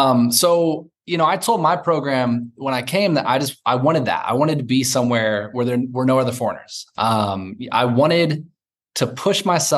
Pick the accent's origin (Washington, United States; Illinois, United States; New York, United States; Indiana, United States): Indiana, United States; Indianapolis; Indianapolis, Indiana. Yeah.